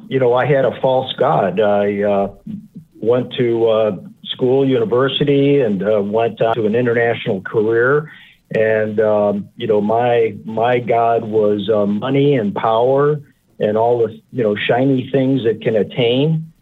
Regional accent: Chicago, Illinois, United States; And I was brought up in Chicago, so I was like, go ahead, give me your best shot.

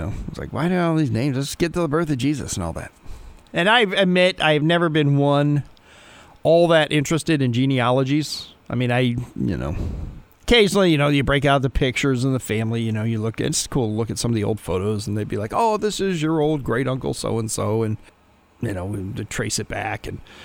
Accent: Detroit, Michigan, United States; born there; now in Toledo, United States; because I was born in Detroit, and my parents both were born and raised in Pittsburgh, and that's where all our family's from.

